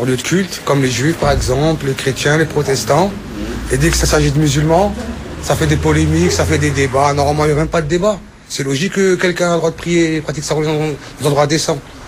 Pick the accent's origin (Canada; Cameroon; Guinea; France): France; En tant que Français